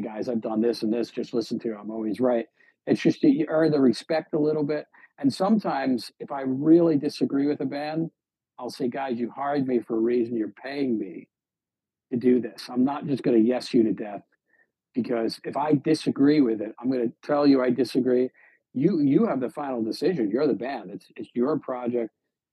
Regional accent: Long Island, New York, United States; I grew up in Long Island in the 80s.

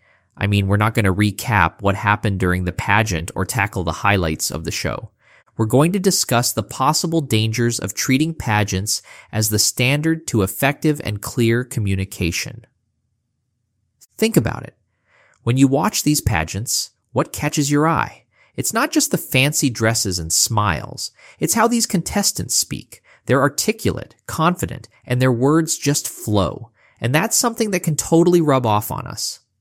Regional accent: Philippines; I come from the Philippines

